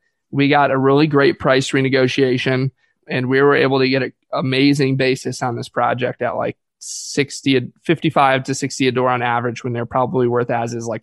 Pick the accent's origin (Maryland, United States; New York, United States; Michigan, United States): Michigan, United States; And it's in my hometown in Michigan. I know the area super well.